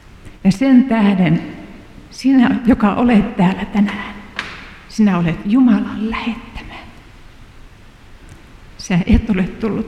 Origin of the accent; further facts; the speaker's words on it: Oulu, North Ostrobothnia, Finland; kun mä niissä seuroissa kävin siellä Kiimingissä, kun sieltä Oulusta päin olen kotoisin.